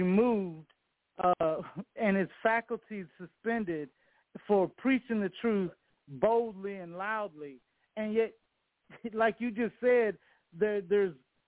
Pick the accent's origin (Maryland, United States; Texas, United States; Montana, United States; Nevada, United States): Texas, United States; Magnolia; Magnolia, Texas. It's about 25 miles north of Houston.